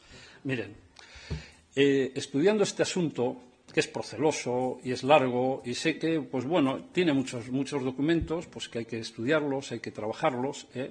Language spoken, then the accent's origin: Spanish; Laredo, Cantabria, Spain; los que somos de Laredo